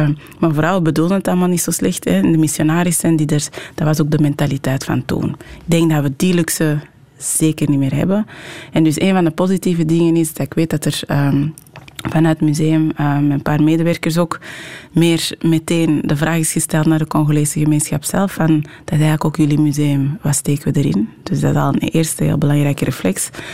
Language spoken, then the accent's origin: Dutch; Belgium; zeker niet van ons als Belgen zijn